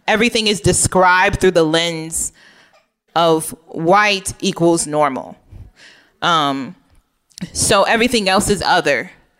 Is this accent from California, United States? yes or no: no; Oak Park, Illinois, United States; I mentioned before that I grew up in Oak Park, which is like, I don't know, middle class, upper middle class neighborhood outside of Chicago.